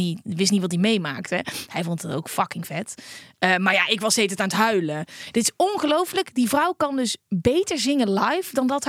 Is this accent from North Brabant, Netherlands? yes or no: yes; North Brabant, Netherlands; Maar ik kom wel uit Brabant.